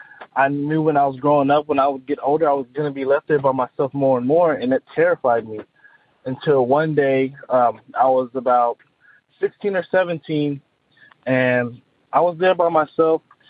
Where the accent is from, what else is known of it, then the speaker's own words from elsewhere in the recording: Austin, Texas, United States; I'm from Austin, Texas, and I've been having experiences with the paranormal for, I'm about to be 21, for about 21 years of my life.